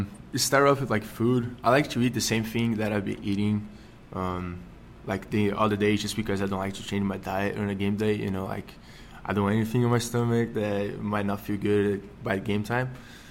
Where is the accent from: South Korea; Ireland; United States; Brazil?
Brazil; since I'm from Brazil